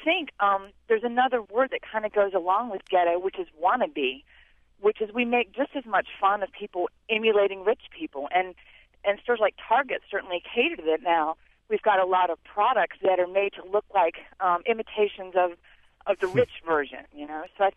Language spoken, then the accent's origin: English; the South, United States; some people were poor people and some people, and I'm from the South, were called poor white trash.